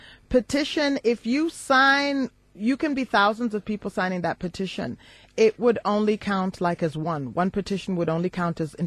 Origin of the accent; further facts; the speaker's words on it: United States; that's why I use the word house because I grew up in the United States.